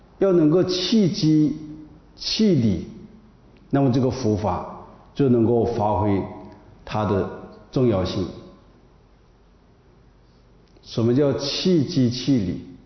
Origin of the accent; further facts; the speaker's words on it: China; 那我们中国是佛教第二故乡，我们中国人感觉到很骄傲，所以我们中国人常常讲说，佛教发展于印度，佛教诞生于印度，发展于中国。